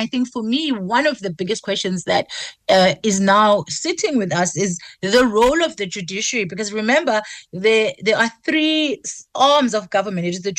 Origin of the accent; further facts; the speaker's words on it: South Africa; it affects us as South African.